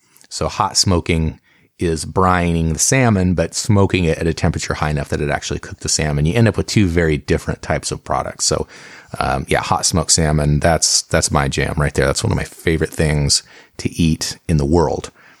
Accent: Oregon, United States; And for me, a lot of it stems from the fact that I grew up in Oregon here in the Pacific Northwest.

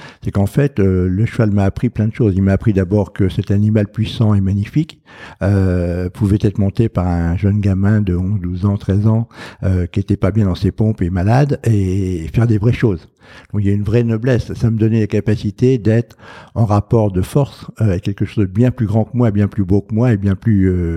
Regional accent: France; je suis né en 1945 en France, donc je suis français, binational maintenant, franco-américain.

